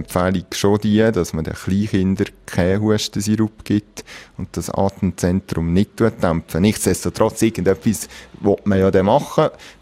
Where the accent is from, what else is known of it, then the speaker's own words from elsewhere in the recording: Valais, Switzerland; bei uns im Oberwallis ist das Wetter meistens gut